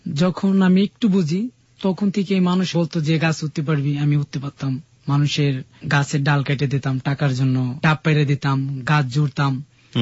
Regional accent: Madaripur, Dhaka Division, Bangladesh; আমার দেশের বাড়ি মাদারীপুর, আমি ওইখানেই থাকি আমার বাবা মার সাথে।

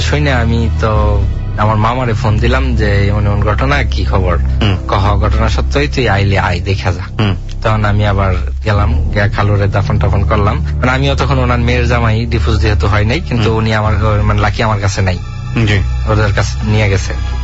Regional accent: Gafargaon, Mymensingh Division, Bangladesh; তো তখন যদি বলতাম যে মাইমিসিং গফরগাঁও বাড়ি, তো ওনার বাড়ি গফরগাঁও

